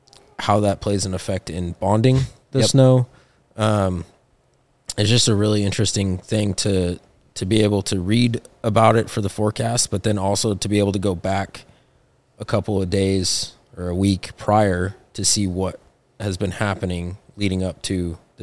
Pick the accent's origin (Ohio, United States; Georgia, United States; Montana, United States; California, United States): Montana, United States; growing up in Montana, being around snow my whole life